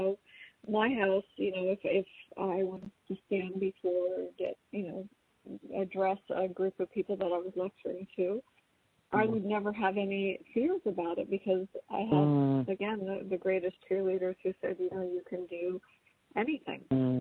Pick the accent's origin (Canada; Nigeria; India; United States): Canada; Yeah, I'm a Canadian